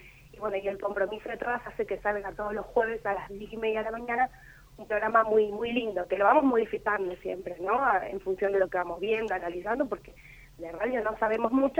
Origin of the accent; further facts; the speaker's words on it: La Matanza, Buenos Aires Province, Argentina; soy de La Matanza. Trabajo en un jardín de Virrey del Pino.